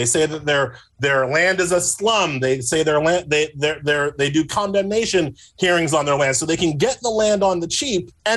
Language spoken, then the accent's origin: English; New York, United States; I mean, I don't want to disparage my home state up here in New York